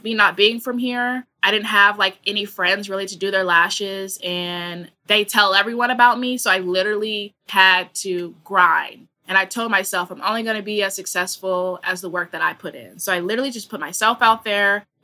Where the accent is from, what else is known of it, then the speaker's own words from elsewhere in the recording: Kansas, United States; moved away as an adult; now in San Diego, United States; I had moved from Kansas, my home state, to San Diego, and I was working at Massage Envy as a receptionist.